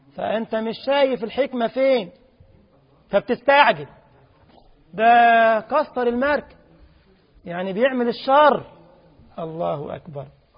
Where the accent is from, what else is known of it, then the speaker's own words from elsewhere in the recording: Egypt; طبعا القرية دي عندنا في مصر